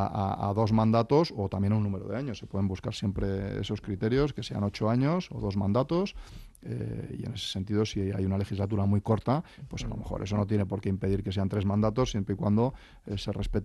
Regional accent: Castilla-La Mancha, Spain; yo que soy manchego

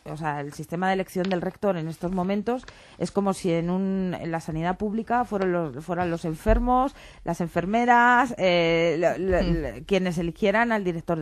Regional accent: Valencian Community, Spain; Yo soy valenciana y así ha sido durante mucho tiempo, pero sigue siendo así también.

